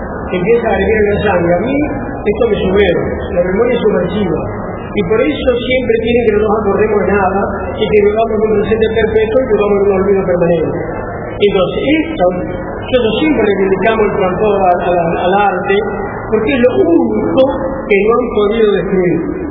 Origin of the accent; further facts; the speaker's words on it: Santa Fe, Argentina; born there; Y yo me crié en los andenes, porque nací en Santa Fe y me di cuenta que vivía en un pueblo que se llamaba Río Palo, en la precordillera Juanita